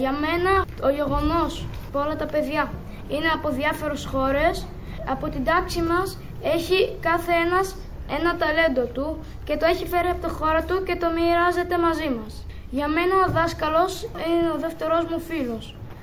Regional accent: Egypt; now in Greece; και κατάγομαι από την Αίγυπτο.

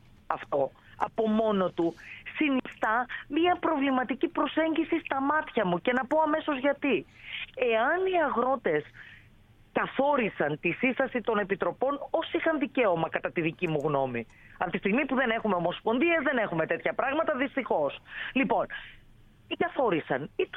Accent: Larissa, Thessaly, Greece

